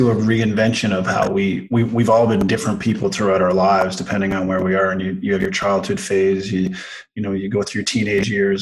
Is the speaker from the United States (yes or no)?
no; Corner Brook, Newfoundland and Labrador, Canada; When I go back to my hometown, I mean, I'm from Corner Brook, right? Newfoundland on the West Coast.